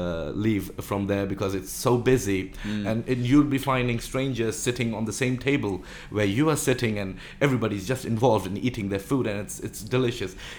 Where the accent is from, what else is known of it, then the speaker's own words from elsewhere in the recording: India; Yeah, I mean, myself, we grew up in India. We grew up in our ancestral home, and it was huge because at that time, joint families.